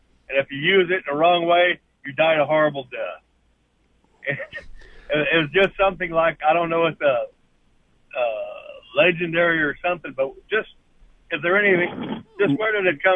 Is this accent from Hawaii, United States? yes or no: no; Texas, United States; I was raised in the Lutheran tradition in Central Texas, little small-town Lutheran churches that German-speaking mostly.